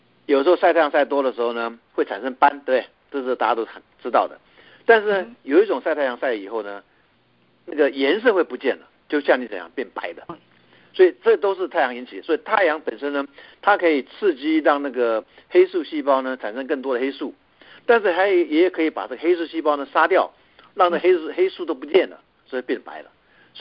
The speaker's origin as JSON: {"language": "Chinese", "country": "Taiwan", "said": "我们台湾人就有这个好习惯，就出去撑伞，老美都没有。"}